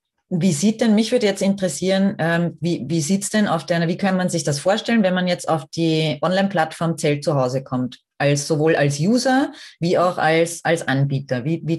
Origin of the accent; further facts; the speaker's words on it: Austria; oder auch bei uns in Österreich